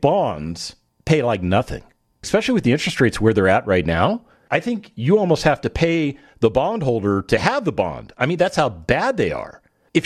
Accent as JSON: {"language": "English", "country": "United States", "tie": "born there", "said": "This is my country. This is the country that I was born into from Russian immigrants, of all things."}